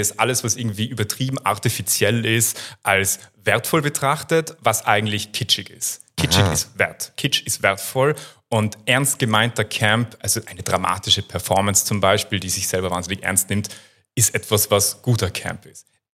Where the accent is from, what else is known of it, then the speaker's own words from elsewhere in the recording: Tyrol, Austria; accent: Tyrolean; In Tirol.